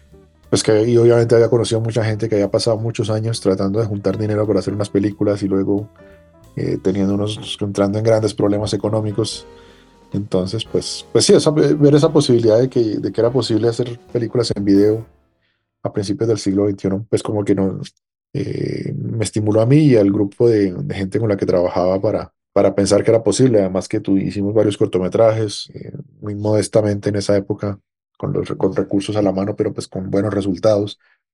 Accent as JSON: {"language": "Spanish", "country": "Colombia", "tie": "born or raised there", "said": "cuando yo estaba creciendo y formándome, pues en Colombia era visto como una utopía"}